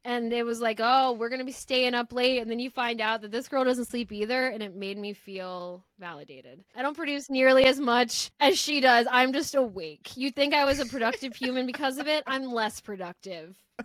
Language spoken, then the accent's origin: English; Florida, United States; I'm from Florida, and it's more country than you think.